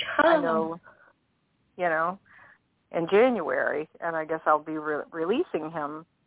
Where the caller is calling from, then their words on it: Louisiana, United States; Louisiana.